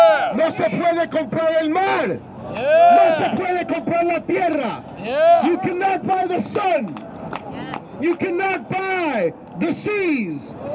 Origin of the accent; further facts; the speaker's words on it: Ecuador; Because I'm from Ecuador and I'm part Quechua native.